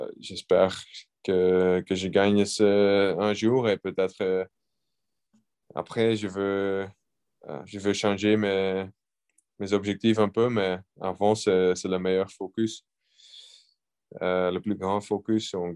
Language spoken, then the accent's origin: French; Belgium; parce que je suis belge, c'est encore plus spécial